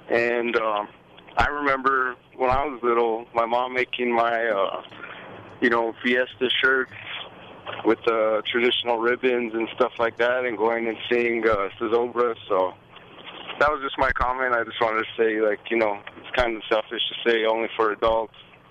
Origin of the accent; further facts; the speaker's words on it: Santa Fe, New Mexico, United States; being born and raised in Santa Fe, I think zozobra, you know, is for kids